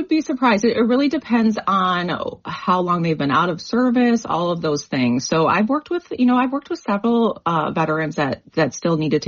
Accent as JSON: {"language": "English", "town": "Grand Rapids", "region": "Michigan", "country": "United States", "moved": "as an adult", "lives_now": "Minnesota, United States", "said": "when I moved here, you know, 5 years ago, I came from Michigan. I came from Grand Rapids, Michigan."}